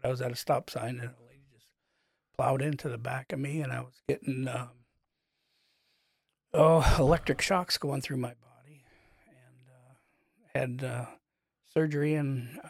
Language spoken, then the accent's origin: English; Fairview Heights, Illinois, United States; also born or lived in Jerseyville; No, Fairview Heights, actually.